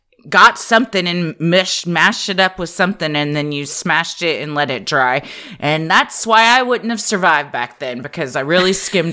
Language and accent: English; Fort Worth, Texas, United States; where I grew up in Fort Worth, it was Log Cabin Village